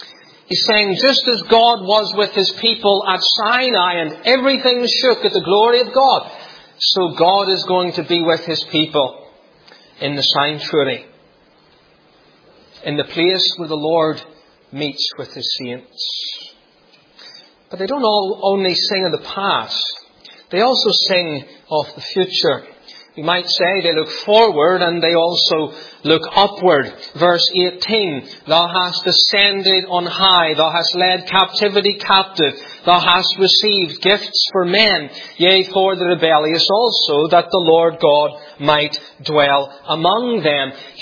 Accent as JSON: {"language": "English", "region": "Northern Ireland", "country": "United Kingdom", "tie": "born or raised there", "said": "Growing up in Northern Ireland"}